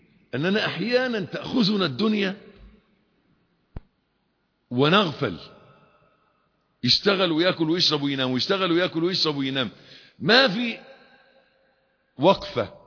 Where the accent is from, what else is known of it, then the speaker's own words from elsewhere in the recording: Egypt; الكلمتين المشهورين عندنا في مصر